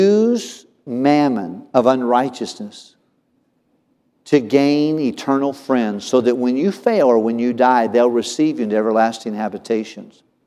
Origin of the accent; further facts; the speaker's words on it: Tennessee, United States; And I'm from Tennessee. But in the Tennessee culture, it's a little bit more, y'all come over.